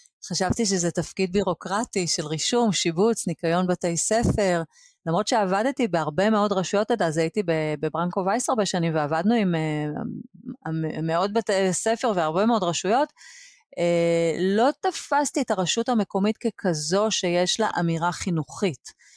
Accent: Aloney Yitzhak, Haifa District, Israel; also born or lived in Mexico City / Brussels; now in Tel Aviv, Israel; אני היגרתי לתל אביב מחיפה, נולדתי וגדלתי בכפר הנוער אלוני יצחק, שני ההורים שלי היו מורים שם, ונדדתי גם בין ארצות, היינו פעמיים בשליחות חינוכית, פעם במקסיקו סיטי ופעם בבריסל, ככה שהשורשים שלי מגוונים

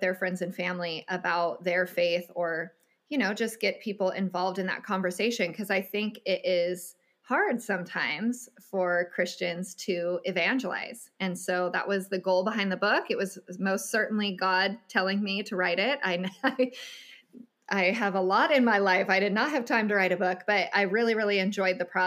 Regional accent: California, United States; and then you go into the public school system in California, I'm from California

